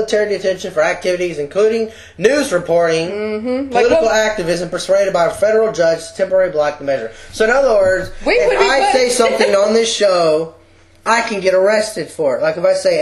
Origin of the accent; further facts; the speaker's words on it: Texas, United States; moved away; it was called the H Award because I was from Texas and this was Huntington High School.